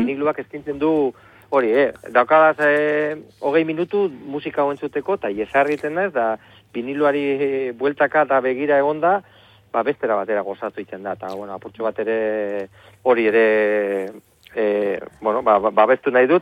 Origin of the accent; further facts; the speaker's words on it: Portugalete, Basque Country, Spain; noski nire herri da Portugalete getxo